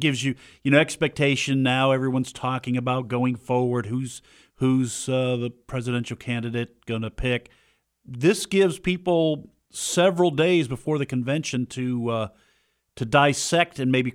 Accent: Pontotoc, Mississippi, United States; I'm sitting at a light in my hometown of Pontotoc, Mississippi, in the left turn, waiting to turn left.

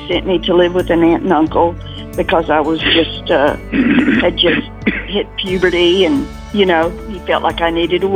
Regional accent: San Angelo, Texas, United States; also born or lived in Lubbock / Henderson; No, I grew up in West Texas, actually, in San Angelo, Texas, and then my parents moved to Lubbock.

